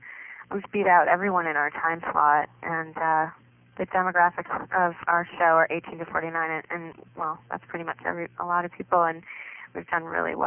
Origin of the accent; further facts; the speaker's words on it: Connecticut, United States; also born or lived in Chicago; Originally, I'm from Connecticut